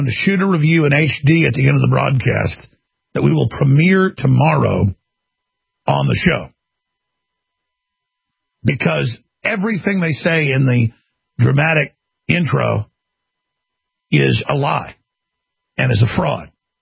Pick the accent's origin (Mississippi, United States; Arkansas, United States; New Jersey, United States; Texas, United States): Texas, United States; Austin; Everyone I know in Austin, everyone can barely breathe now. I grew up in Texas. I was born here.